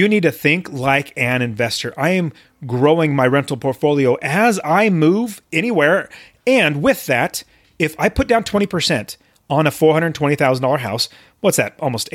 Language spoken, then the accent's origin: English; West Coast, United States; I mean, I grew up on the West Coast.